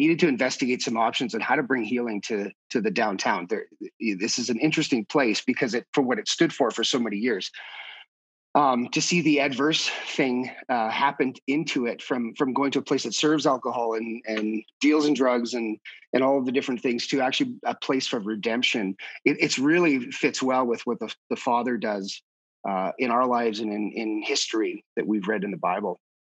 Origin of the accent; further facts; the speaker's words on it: Peace River, Alberta, Canada; So I grew up in First Baptist Church in Peace River, Alberta.